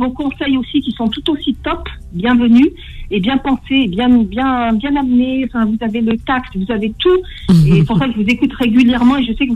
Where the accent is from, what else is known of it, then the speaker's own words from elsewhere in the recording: Algeria; Je suis algérienne de Bourges-Bois-la-Riche